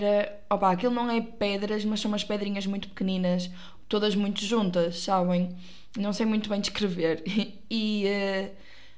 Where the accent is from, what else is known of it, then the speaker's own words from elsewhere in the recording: Porto, Portugal; now in Coimbra, Portugal; eu sou do Porto e vivo com os meus pais no Porto, e acho que às vezes dá para perceber pelo meu sotaque, que, por sua vez, é o melhor sotaque de Portugal.